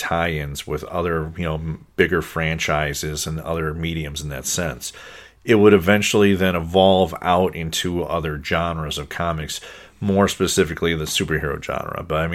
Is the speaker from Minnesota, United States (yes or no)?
yes; Saint Paul, Minnesota, United States; For me, when I was growing up in St. Paul before I met you, there was a comic book shop that wasn't close.